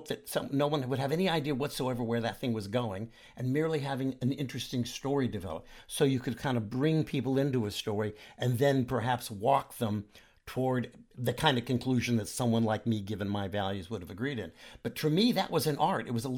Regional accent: California, United States; now in New York, United States; Yes, I'm a Californian who lives in New York

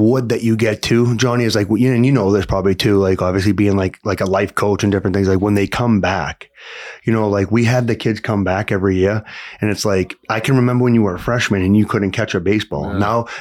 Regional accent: Chelsea, Massachusetts, United States; So I growing up in Chelsea, I played in East Boston.

